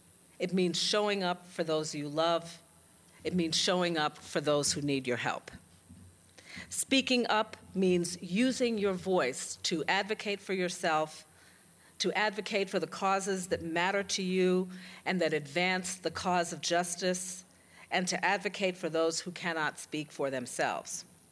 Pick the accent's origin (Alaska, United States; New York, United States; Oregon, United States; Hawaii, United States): New York, United States; Brooklyn; So I grew up in Brooklyn, New York. Am I getting any Brooklyn people in the house?